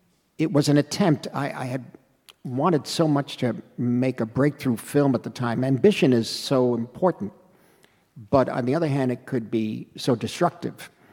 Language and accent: English; Queens, New York, United States; I was born in 42 in Queens, New York.